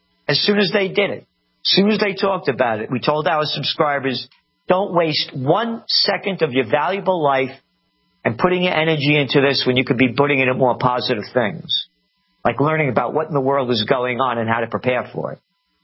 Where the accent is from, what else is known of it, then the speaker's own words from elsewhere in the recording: United States; I am an American. I'm born to be free.